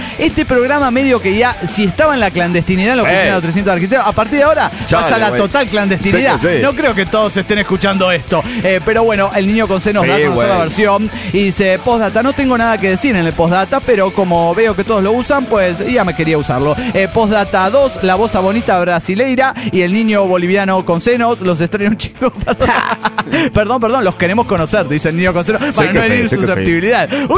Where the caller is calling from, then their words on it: León, Guanajuato, Mexico; de León, Guanajuato.